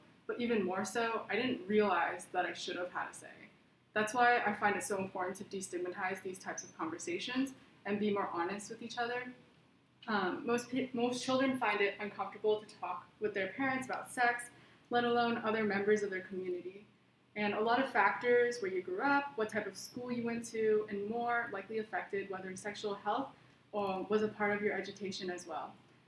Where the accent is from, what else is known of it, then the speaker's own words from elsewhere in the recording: Portland, Oregon, United States; I'm Chinese Malaysian and I'm currently a senior at Tulane studying neuroscience with a minor in management. I'll be graduating this spring, returning to my hometown in Portland, Oregon